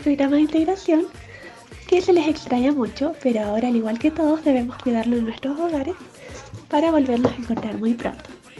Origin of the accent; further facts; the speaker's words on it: El Salvador, Atacama, Chile; also born or lived in Santiago; les quiero contar un poquito de mi vida. Yo nací en la ciudad de Santiago, pero la mayor parte de mi vida estuve en la ciudad de El Salvador.